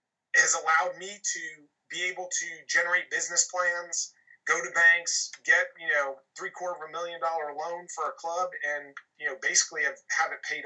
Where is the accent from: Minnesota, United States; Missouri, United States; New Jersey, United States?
New Jersey, United States; I'm from Jersey originally, but I'm in the South now.